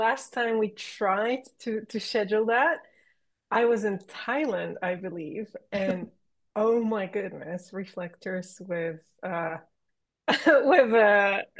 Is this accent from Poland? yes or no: yes; Warsaw, Masovian Voivodeship, Poland; English is a second language; also born or lived in London; I actually live mainly in Warsaw, in my hometown. And I do pop back to London a lot, where I spent nearly 10 years. And at the moment, yes, I am in Australia.